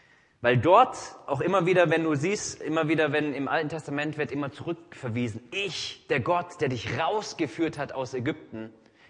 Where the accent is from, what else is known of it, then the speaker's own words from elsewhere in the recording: Singen, Baden-Württemberg, Germany; ich komme aus Singen, also ja, da ist das Maggi-Werk